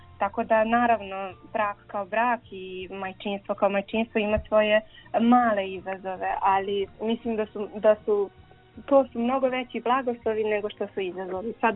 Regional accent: Belgrade, Serbia; ja sam inače rodom iz Beograda i odrasla sam u Beogradu

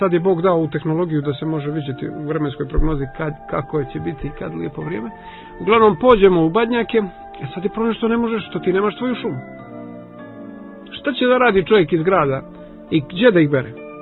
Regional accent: Montenegro; jer mi smo, moja porodica je iz Stare Crne Gore, ali smo odrasli dolje na Primorju

